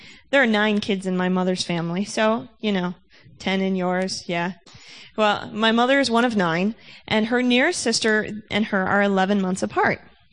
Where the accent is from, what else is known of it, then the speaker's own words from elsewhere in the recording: Osseo, United States; lived in Osseo with my dad. Handy how that works. Mom and Dad living together. And I grew up in Osseo.